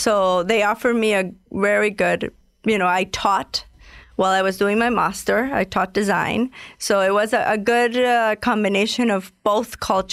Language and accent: English; Venezuela; moved away as an adult; also born or lived in Milwaukee, United States; now in Atlanta, United States; Well, I came from Venezuela in 1999. I came to do my master's in architecture in the University of Wisconsin in Milwaukee, and I met my husband.